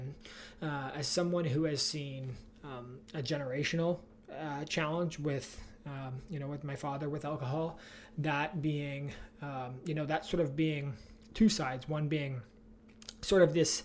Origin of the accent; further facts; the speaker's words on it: London, Ontario, Canada; I grew up in just outside of London, Ontario, in a country